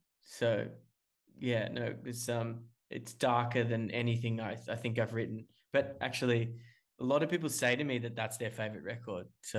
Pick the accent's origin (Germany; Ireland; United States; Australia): Australia; being an Australian